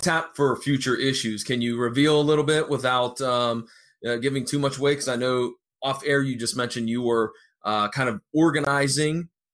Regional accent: United States; being American, I just assumed

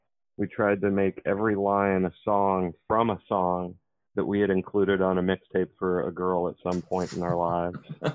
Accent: Dublin, Ohio, United States; Yeah, actually, I grew up in Dublin and then moved down to campus area, 5th and High, actually, when I was 18.

